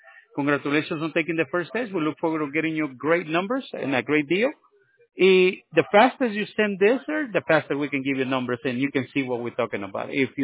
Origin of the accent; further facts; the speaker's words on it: Los Angeles, California, United States; Oh, yeah. I grew up in Los Angeles, sir. I grew up on Pico Union area back in the 80s.